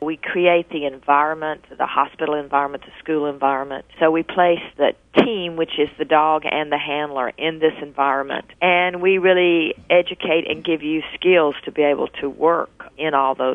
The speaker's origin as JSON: {"language": "English", "region": "the South", "country": "United States", "accent": "Southern", "said": "You can obviously tell I'm from the South. I have this South in the mouth."}